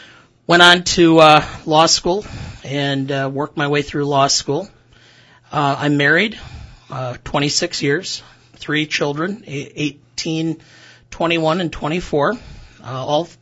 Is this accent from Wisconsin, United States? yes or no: yes; Beloit, Wisconsin, United States; My parents were factory workers. I grew up in Beloit.